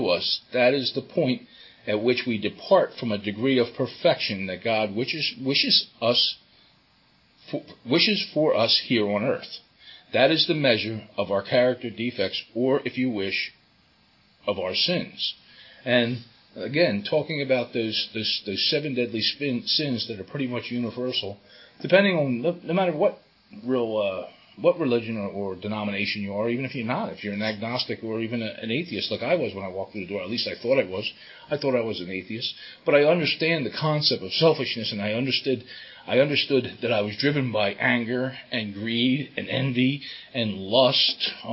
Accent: Philadelphia, Pennsylvania, United States; born there; As a kid, I was born in Philadelphia

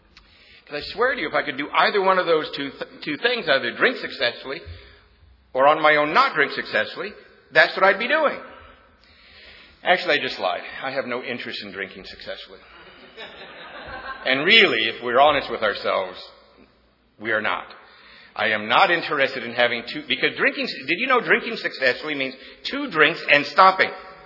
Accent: Los Angeles, California, United States; I'm sure it's true here in Atlanta. I'm from Los Angeles area. You drive 15 minutes down the road, the face is completely changed.

